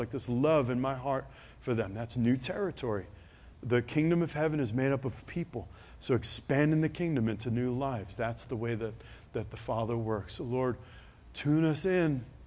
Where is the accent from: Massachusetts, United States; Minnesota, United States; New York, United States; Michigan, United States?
New York, United States; New York City; I said, God, I grew up in New York City and I worked in Boston. And you're going to send me to Amish country?